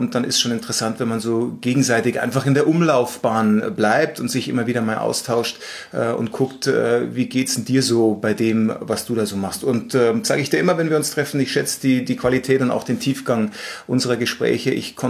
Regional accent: Munich, Bavaria, Germany; born there; Ich bin 47 Jahre männlich geboren in München

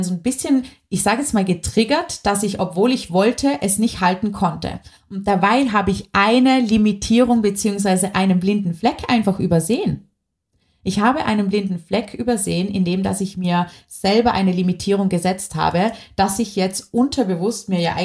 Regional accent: Vorarlberg, Austria; ich nehme jetzt diese Podcast-Folge zum Beispiel auch aus Vorarlberg, aus meiner Heimat auf

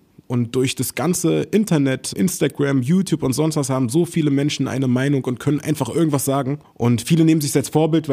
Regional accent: Hamburg, Germany; Meine Heimatstadt, würde ich sagen

